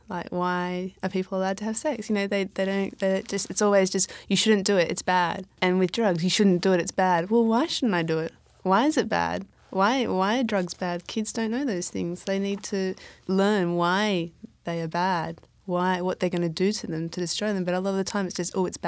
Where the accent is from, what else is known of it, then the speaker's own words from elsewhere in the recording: Australia; can I say that because I'm Australian?